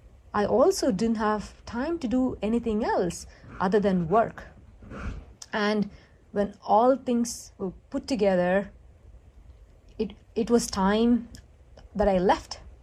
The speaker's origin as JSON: {"language": "English", "country": "India", "tie": "born or raised there", "said": "growing up in India, there were many opportunities to pursue astronomy in college"}